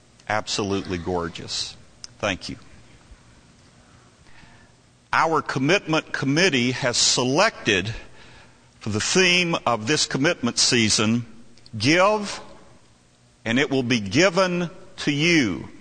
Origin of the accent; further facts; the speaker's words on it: Alabama, United States; Week after Christmas, Joyce and I made a trip to Alabama to visit my mother. Well, we were in my hometown, and we were driving down Main Street one day, and I saw the old gun store.